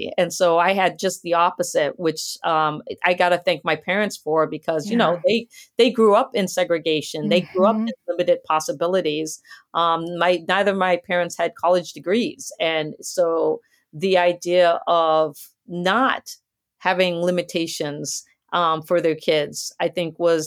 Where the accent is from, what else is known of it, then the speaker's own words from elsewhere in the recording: Guam; born there; I was born on Guam because my dad was working at the NASA tracking station during the Apollo missions. And so my family was there on Guam for Apollo 11.